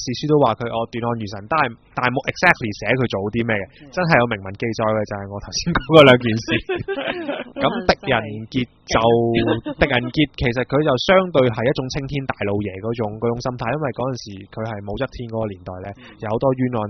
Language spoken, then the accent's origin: Cantonese; China; 系即系可能因为我哋中国人，我觉得自己长期有一种不公义